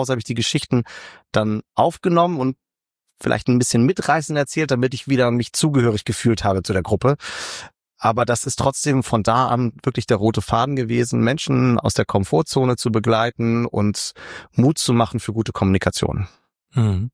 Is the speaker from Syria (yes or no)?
no; Hamburg, Germany; Ich bin in Hamburg aufgewachsen und das Dilemma an Hamburg ist, es ist ja die schönste Stadt der Welt